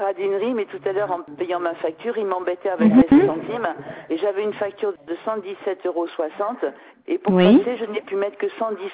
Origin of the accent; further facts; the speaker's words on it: Paris, Île-de-France, France; born there; Je suis née le 09-02-61 à Paris, 12e arrondissement.